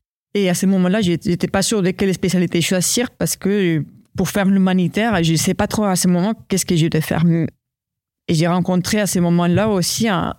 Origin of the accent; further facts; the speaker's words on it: Madrid, Community of Madrid, Spain; moved away as an adult; j'ai 43 ans et je suis née à Madrid, en Espagne. Donc, du coup, j'ai grandi jusqu'à mes 29 ans à Madrid.